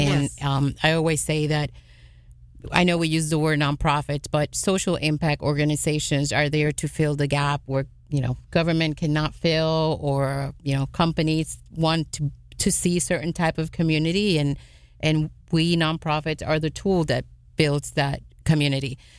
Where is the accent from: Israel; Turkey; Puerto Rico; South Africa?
Puerto Rico; and to be honest with you, I am from Puerto Rico.